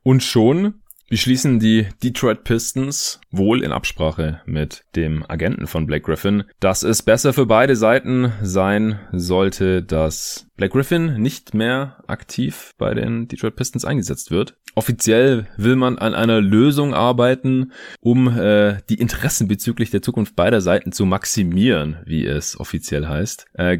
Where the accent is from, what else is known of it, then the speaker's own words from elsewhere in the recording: Stuttgart, Baden-Württemberg, Germany; Ich bin ja jetzt in meiner alten Heimat in Stuttgart gerade für ein paar Tage.